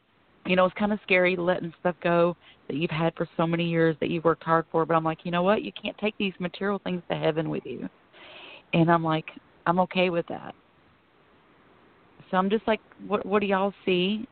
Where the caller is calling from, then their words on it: Florida, United States; Hello, it's good to talk to you guys, and … calling from Florida.